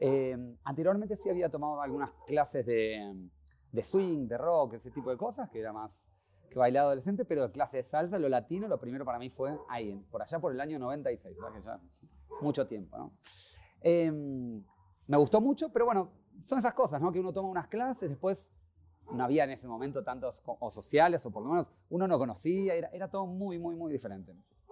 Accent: Argentina; also born or lived in Mexico; now in Spain; soy de Argentina, pero ya hace varios años que soy mitad mexicano, diría, y bueno, ahora vivo en España.

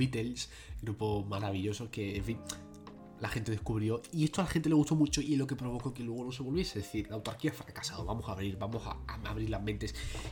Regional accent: Madrid, Community of Madrid, Spain; born there; en Madrid, en la ciudad donde yo nací y que desde aquí les saludo

